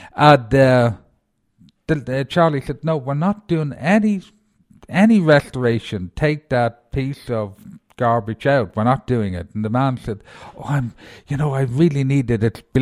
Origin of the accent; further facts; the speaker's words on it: Ballyconnell, County Cavan, Ireland; I'm from Ballyconnell in County Cavan, where the best part of my years were.